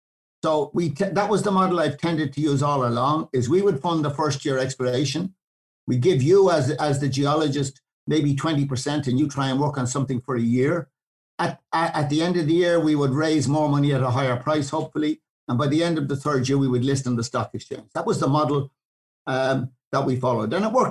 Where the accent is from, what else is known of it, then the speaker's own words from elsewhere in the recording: Clontarf, Leinster, Ireland; That's where I am calling you from. The small room, I'm in the same room for 51 years. Suits me, I'm from Clontarf. I live not too far away. My family, siblings are all around.